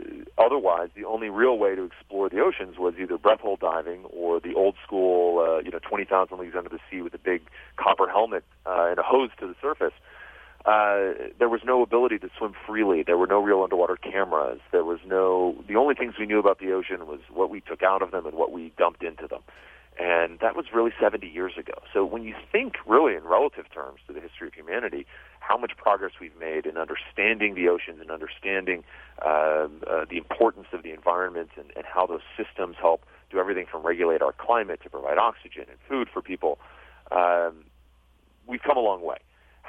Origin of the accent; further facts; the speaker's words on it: Los Angeles, California, United States; born there; You know, here's the thing. I was born in Los Angeles. My mother's American. My father was the French